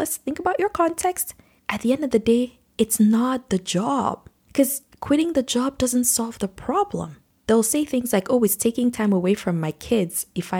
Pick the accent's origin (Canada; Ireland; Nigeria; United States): Nigeria; I grew up in Nigeria with a mom who had a lot of help at home.